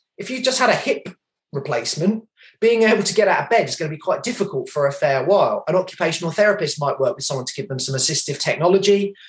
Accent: London, United Kingdom; I grew up in England, in the outskirts of London.

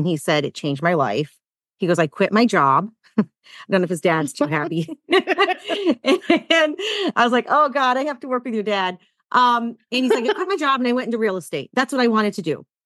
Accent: the South, United States; I felt alone on an island as this brown girl growing up in the South.

